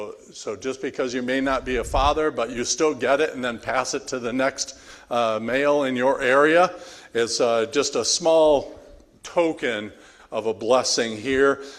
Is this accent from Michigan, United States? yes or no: yes; Detroit, Michigan, United States; I grew up in Detroit, so family is there